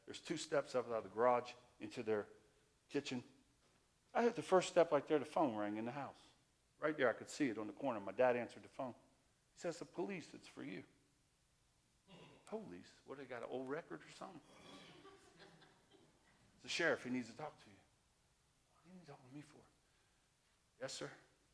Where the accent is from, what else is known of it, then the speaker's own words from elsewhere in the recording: Southern US, United States; Don't worry. I'm from the South. I know.